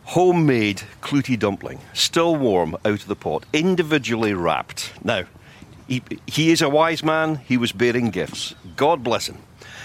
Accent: North West England, United Kingdom; Yes, I grew up near Liverpool and knew it was a city that had benefited from the trade

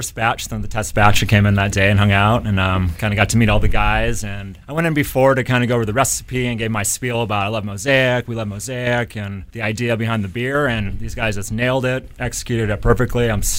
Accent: San Diego, California, United States; So I'm born and raised in San Diego. So kind of grew up on these guys' beer, Port Brewing beer, Pizza Port stuff.

